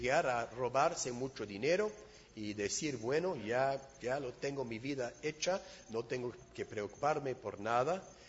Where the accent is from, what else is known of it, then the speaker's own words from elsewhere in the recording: England, United Kingdom; De niño en Inglaterra, de joven en Inglaterra, la vida era tranquilita.